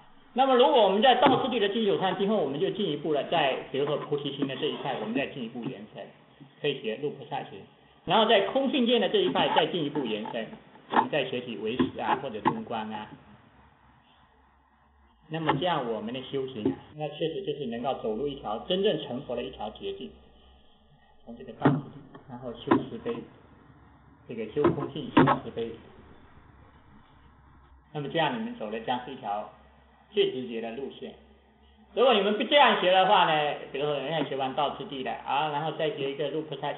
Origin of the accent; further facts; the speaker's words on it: Xiamen, Fujian, China; 我们厦门那边有个教授